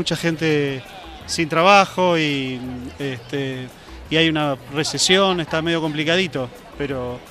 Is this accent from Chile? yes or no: no; Argentina; De Argentina.